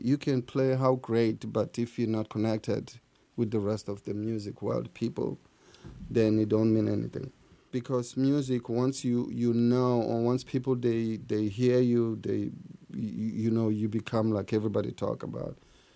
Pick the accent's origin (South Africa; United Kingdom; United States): South Africa; growing up in South Africa, you know, I was never given that kind of opportunity to learn